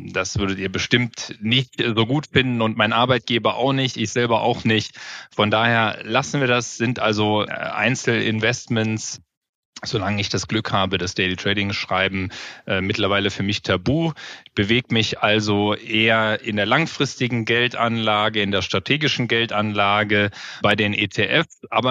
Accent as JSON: {"language": "German", "region": "Saarland", "country": "Germany", "tie": "born or raised there", "moved": "as an adult", "said": "Ich bin da aufgewachsen, habe da meine Wurzeln zur Schule gegangen."}